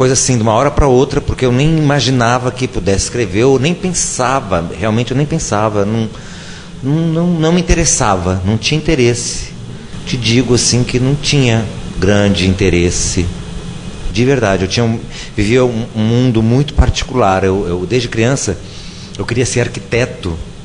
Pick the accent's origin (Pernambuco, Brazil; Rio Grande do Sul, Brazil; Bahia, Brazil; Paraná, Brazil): Rio Grande do Sul, Brazil; Porto Alegre; moved away; desde que eu vim do Rio Grande do Sul para cá, porque. Eu sou gaúcho de nascimento.